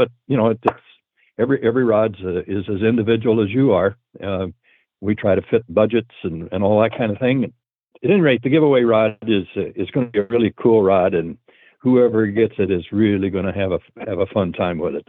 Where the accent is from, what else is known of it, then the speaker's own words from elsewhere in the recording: Breezy Point, Minnesota, United States; in my hometown of Breezy Point, Minnesota